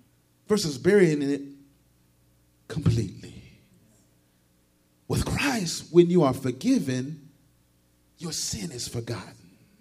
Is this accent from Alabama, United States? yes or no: no; Jacksonville, Florida, United States; back in my hometown. We got high, tall bridges in Jacksonville.